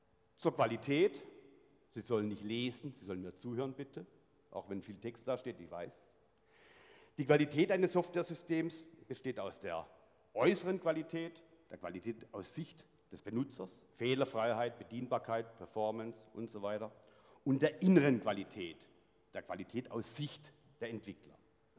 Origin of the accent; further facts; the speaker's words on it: Baden-Württemberg, Germany; Ich komme aus Nordwürttemberg, fränkischen Teil Württembergs, dem Jagsttal, von dort, wo der Götz von Berlichingen herkommt. Schlimmer noch, mein Heimatgral ist nach einem Unterstamm der Vandalen benannt.